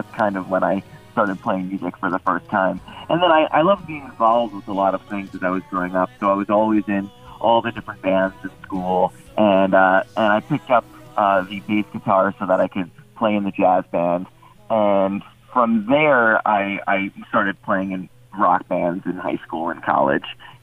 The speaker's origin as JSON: {"language": "English", "town": "Farmingdale", "region": "New York", "country": "United States", "tie": "born or raised there", "said": "I grew up in Farmingdale, Long Island, and there was a big music in my house."}